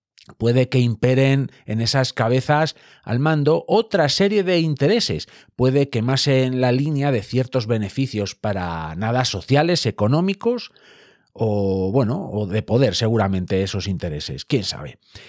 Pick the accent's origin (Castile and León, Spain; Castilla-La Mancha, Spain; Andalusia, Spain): Castile and León, Spain; León; os puedo contar un dicho clásico de mi tierra, y es que si queréis saber si alguien es de León